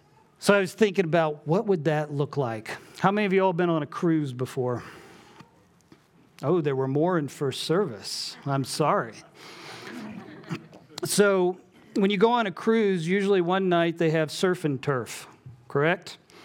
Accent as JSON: {"language": "English", "country": "United States", "said": "As an American, as a Mzungu, that means crazy white person, why would you come here"}